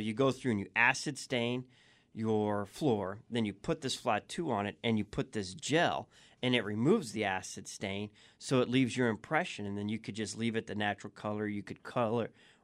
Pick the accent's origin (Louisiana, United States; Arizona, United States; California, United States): Arizona, United States; New River; My buddy, Nathan Perkins, who I grew up with in New River